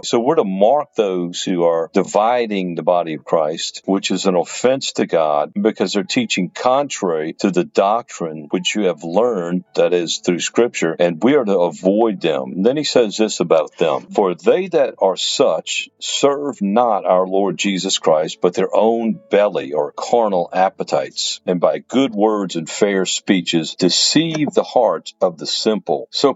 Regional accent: New Orleans, Louisiana, United States; Most of you know I'm from New Orleans.

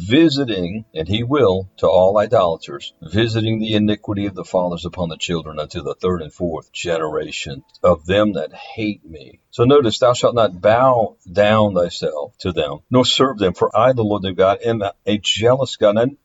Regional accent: Louisiana, United States; two particular quarterbacks happen to come from or play in my home state, Louisiana.

